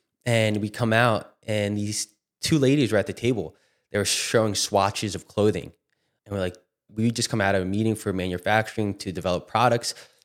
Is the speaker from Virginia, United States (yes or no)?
no; Hillsborough, New Jersey, United States; So I grew up in Central Jersey. A lot of people say it's not a thing, but I grew up right near Princeton, right near Rutgers, a town called Hillsborough. And I lived there my whole life.